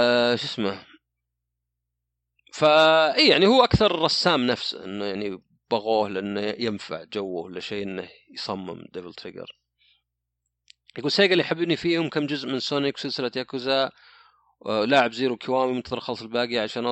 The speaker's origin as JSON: {"language": "Arabic", "country": "Saudi Arabia", "said": "لا مثلا احنا عندنا في السعوديه ممكن تشتري شاورما ب4 ريال"}